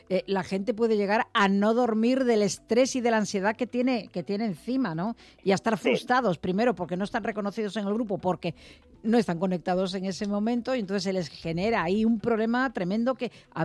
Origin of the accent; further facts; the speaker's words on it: Vigo, Galicia, Spain; Bueno, ahora queda muy cerquita, yo soy de Vigo, ojo